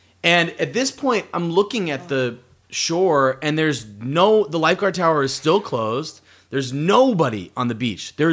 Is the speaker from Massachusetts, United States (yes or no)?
yes; Massachusetts, United States; So I grew up in Massachusetts. I went to an all-boys Catholic school, came from an Irish Catholic family.